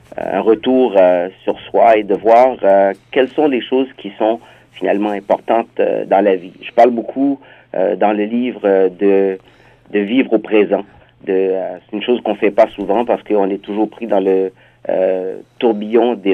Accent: Ontario, Canada; Je réside dans la région de Toronto depuis 86, donc je suis franco-ontarien enraciné, devrais-je dire, et donc assez impliqué dans la communauté francophone.

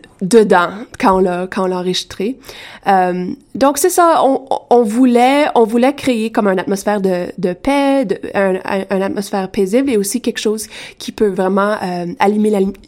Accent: Penetanguishene, Ontario, Canada; moi, je suis franco-ontarienne et dans la communauté de Penetang où j'ai grandi, il y a quand même une grande population francophone. Donc, j'ai toujours eu cette dualité anglais-français en grandissant en Ontario.

